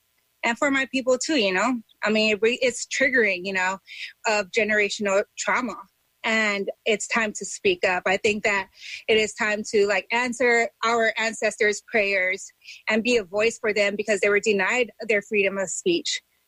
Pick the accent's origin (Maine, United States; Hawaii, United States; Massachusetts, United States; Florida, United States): Hawaii, United States; And also as a Hawaiian native, you know, we're oppressed people as well.